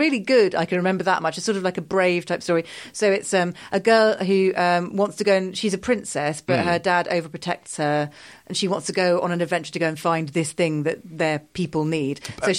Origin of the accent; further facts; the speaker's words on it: United Kingdom; I am British.